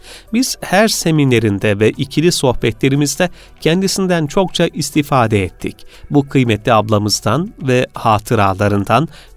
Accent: Kayseri, Turkey; born there; Kayseri doğumluyum. Çok mutlu bir çocukluk geçirdim. Allah'a binlerce şükür olsun. İslam'ı yaşayan bir aile içinde büyüdüm.

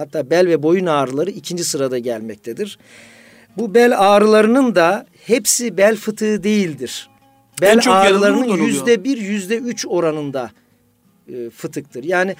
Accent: Eskişehir, Turkey; 1958 Eskişehir doğumluyum. İlk orta ve lise tahsilimi Eskişehir'de yaptım.

